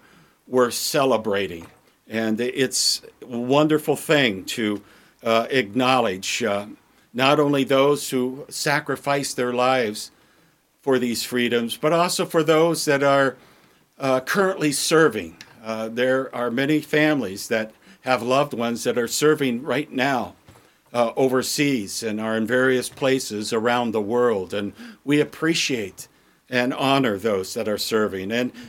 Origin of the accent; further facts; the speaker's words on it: Iowa, United States; Where I grew up in Iowa, we traveled into Fairfield for a special Memorial Day service put on by the VFW.